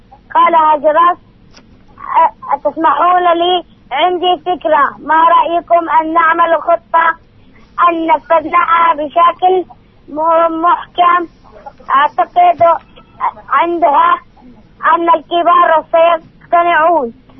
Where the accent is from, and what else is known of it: Jerash, Jerash Governorate, Jordan